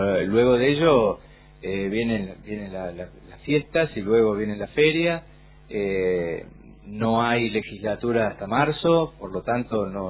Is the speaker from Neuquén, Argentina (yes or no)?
no; Trelew, Chubut, Argentina; para los que somos de Trelew, ninguno